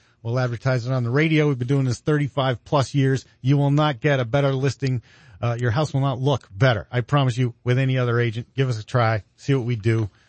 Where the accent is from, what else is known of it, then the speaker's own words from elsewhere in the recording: Pennsylvania, United States; back in Pennsylvania coal country, it's a crick and it's roots.